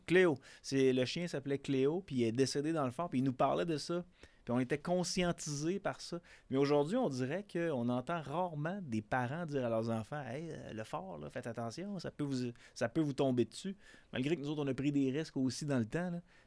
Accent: Quebec, Canada; Moi, je viens de l'Abitibi.

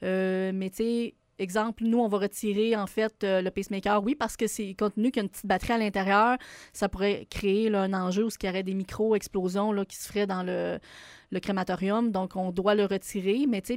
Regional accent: Baie-Saint-Paul, Quebec, Canada; moi, je viens de Baie-Saint-Paul, je reste à Baie-Saint-Paul

